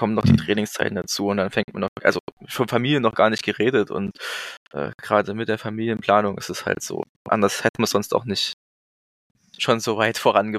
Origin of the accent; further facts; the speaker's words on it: Rudolstadt, Thuringia, Germany; also born or lived in Erfurt; wir wollten uns hier halt niederlassen in Rudolstadt und es ist meine Heimat, wir fühlen uns hier wohl, haben uns damals auch bewusst für Rudolstadt entschieden, weil wir vorher in Erfurt gelebt haben, wo ich studiert habe und noch gearbeitet habe.